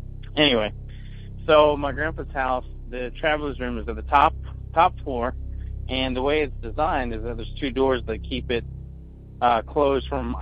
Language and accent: English; Bardstown, Kentucky, United States; Growing up in Bardstown, Kentucky, like I said, the bourbon capital of the world, but also one of the more haunted towns in America.